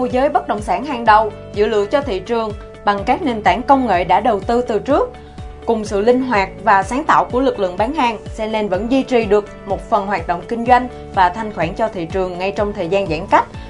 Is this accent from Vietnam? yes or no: yes; Southern Vietnam, Vietnam; Chúng tôi đến từ miền Nam thân yêu.